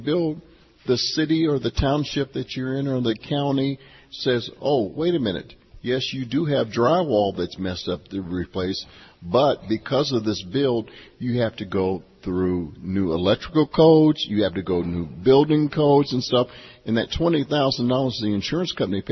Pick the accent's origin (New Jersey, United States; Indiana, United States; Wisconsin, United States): Indiana, United States; Gary; I grew up, I was born and raised in Gary, Indiana. My mother and father were in iron and steel.